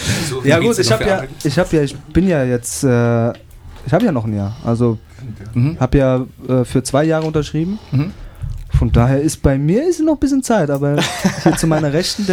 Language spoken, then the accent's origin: German; Darmstadt, Hesse, Germany; born there; Ja, ich bin sogar in Darmstadt geboren, hier. Nicht weit von hier.